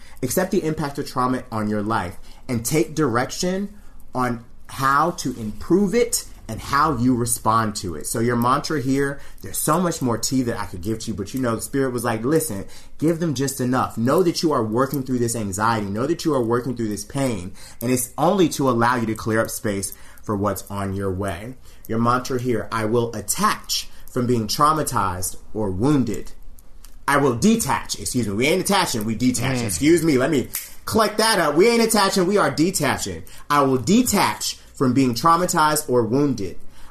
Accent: the South, United States; with two R's, because you know what I'm saying, I'm from the South.

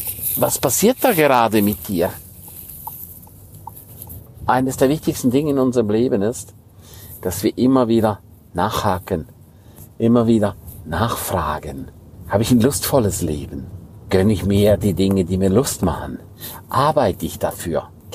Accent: Graubünden, Switzerland; first language Romansh; German is a second language; Auf Rätoromanisch, meine Muttersprache heißt, I fetch raps.

